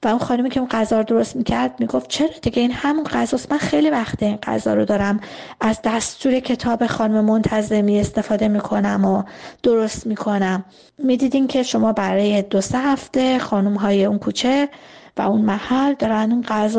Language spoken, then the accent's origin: Persian; Abadan, Khuzestan, Iran; در زادگاه بچگیم، زمانی که من بسیار کوچک بودم، در شهر آبادان دوستان و خانواده ها در شبها